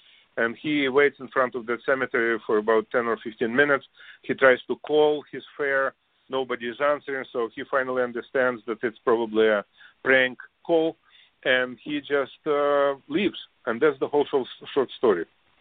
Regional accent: Russia; English is a second language; moved away; I came from Russia originally.

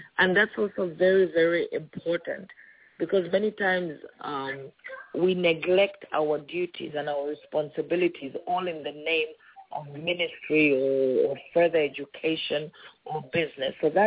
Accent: Zambia; I'm from Zambia.

